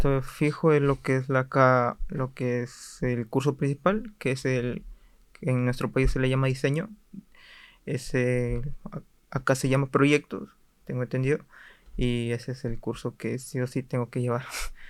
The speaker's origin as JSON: {"language": "Spanish", "region": "northern Peru", "country": "Peru", "lives_now": "Chile", "said": "yo soy de Perú, de la parte norte"}